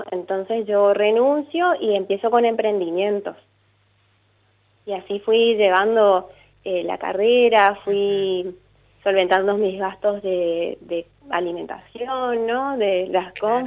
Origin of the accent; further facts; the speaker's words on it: El Dorado, Misiones, Argentina; Yo soy del Dorado, entonces me fui a estudiar a Posadas, en la UCAMI.